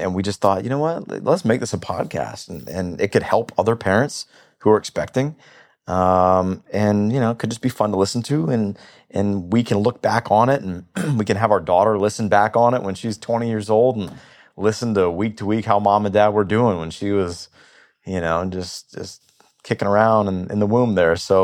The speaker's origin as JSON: {"language": "English", "town": "Atlanta", "region": "Georgia", "country": "United States", "tie": "born or raised there", "said": "Biologically, and we grew up in Atlanta. We really didn't have any other family in the same town."}